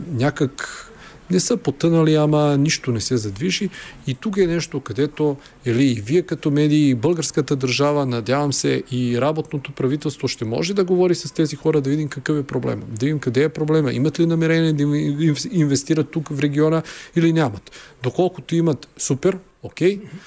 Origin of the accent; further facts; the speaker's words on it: Dimitrovgrad, Pirot District, Serbia; Аз съм от Цариброд, баща ми е по-потекло от тук, от Цариброд, да. От село Врапча, кое е едно от разделените села след подписването на Нойския мирен договор. А майка ми е сръбкиня